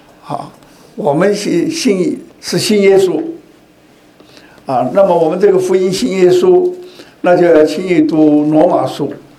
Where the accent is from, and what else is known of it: China